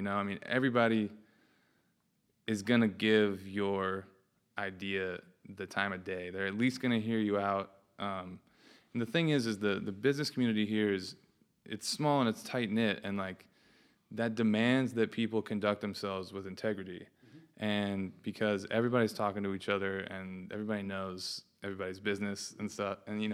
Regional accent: Chattanooga, Tennessee, United States; moved away; also born or lived in Denver; I was born and raised in Chattanooga. I left here in 07, moved to Denver, started washing dishes at the restaurant my sister was a sous chef at.

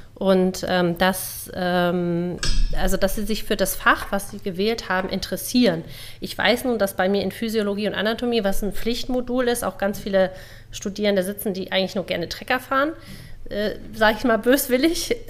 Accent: Schleswig-Holstein, Germany; also born or lived in Essen; ich bin in Essen im Ruhrgebiet geboren worden, bin aber dann kein Stadtkind geworden, sondern als Kleinkind von meinen Eltern aufs Land nach Schleswig-Holstein verpflanzt worden, wo ich dann groß geworden bin. Und nach dem Abitur bin ich dann nach Berlin gegangen

